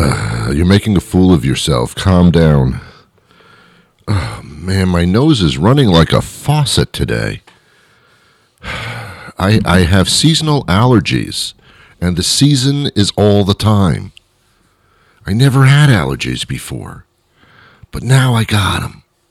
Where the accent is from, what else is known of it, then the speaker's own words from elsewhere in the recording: Teaneck, New Jersey, United States; I was brought up in New Jersey for those wonder years with the bread and everything. I was brought up in Teaneck, New Jersey.